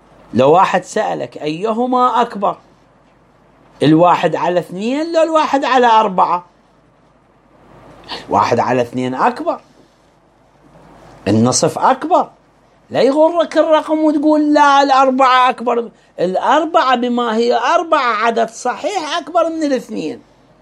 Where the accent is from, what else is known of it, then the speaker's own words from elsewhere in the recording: Iraq; ساي كوم كلمة عندنا بالعراق